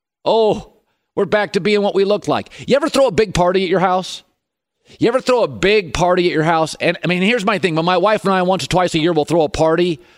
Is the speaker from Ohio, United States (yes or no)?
no; Seattle, Washington, United States; reminded me so much of my hometown Seattle Seahawks.